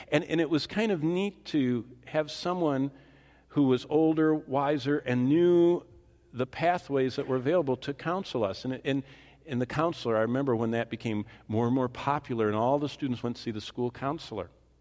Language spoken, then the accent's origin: English; Haslett, Michigan, United States; when I was growing up in Hazlitt in Lansing, Michigan, at one of the suburbs